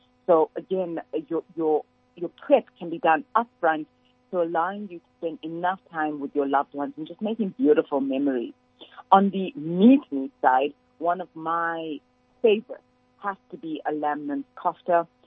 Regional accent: India; and being Indian, I like a little bit of spice.

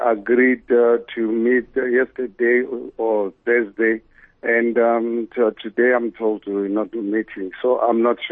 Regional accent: South Africa; I'm scared as a South African, as a human being.

